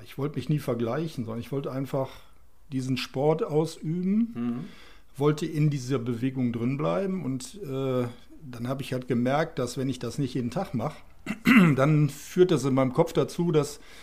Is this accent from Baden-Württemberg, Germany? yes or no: no; Wermelskirchen, North Rhine-Westphalia, Germany; ich bin gebürtiger Wermelskirchner, bin hier aufgewachsen, habe immer hier gelebt, habe meine Selbstständigkeit hier ausgeübt